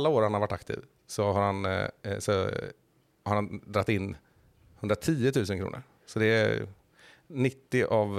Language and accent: Swedish; Västra Götaland County, Sweden; Jag är från Dalsland.